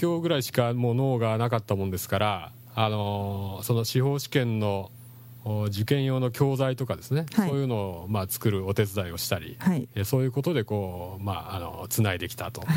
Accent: Kansai, Japan; 実はあの生まれ育ちは関西なんですけどもね

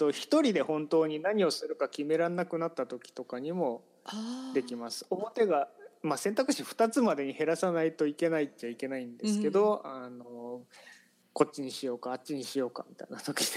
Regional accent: Saitama, Japan; あのうち僕はその埼玉育ちで

